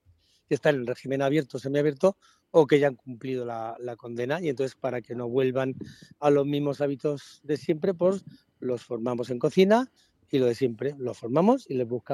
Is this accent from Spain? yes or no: yes; Madrid, Community of Madrid, Spain; yo soy era un chaval de Vallecas, que ahora ya soy un mayorcillo de Vallecas